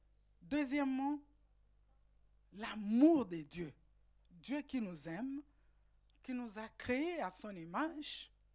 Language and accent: French; DR Congo; Parce que chez nous, en RDC, personne ne plante les papayers